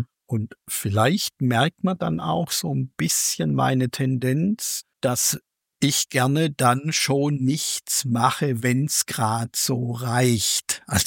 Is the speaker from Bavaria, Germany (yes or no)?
no; Baden-Württemberg, Germany; moved away as an adult; also born or lived in Mannheim / Limburgerhof; stamme ich ursprünglich aus Schwaben, in der Nähe von Stuttgart und bin mit 18 Jahren in eine Ausbildung zur BASF gegangen und bin also dann in der Pfalz gelandet, im Raum Mannheim-Ludwigshafen.